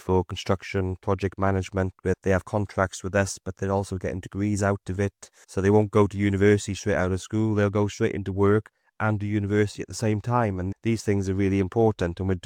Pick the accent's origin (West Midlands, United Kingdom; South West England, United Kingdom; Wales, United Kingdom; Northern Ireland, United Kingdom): Wales, United Kingdom; It's not because I'm from the local area and I'm Welsh, but because I actually want this to succeed. And I lived in the Cardiff Bay area for 10 years after university, being in Cardiff.